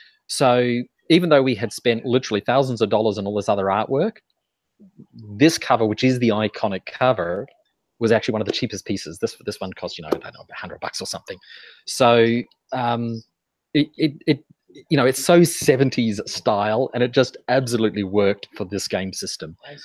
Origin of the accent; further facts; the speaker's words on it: Australia; one of the problems of being an Aussie designer is you send it up to the print and it will take them 2 months to send it back to you. It's tyranny of distance.